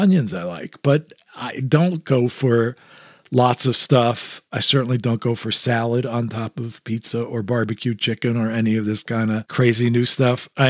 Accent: New York, United States; I grew up in New York, and 90% of the time pizza was sliced pizza

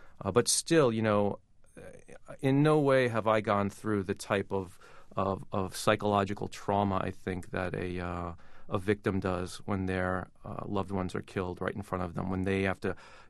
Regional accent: United States; And being an American, you know, I think that's important to me

